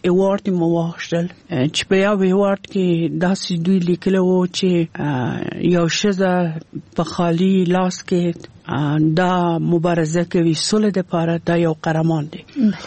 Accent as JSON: {"language": "Pashto", "region": "Kabul", "country": "Afghanistan", "tie": "born or raised there"}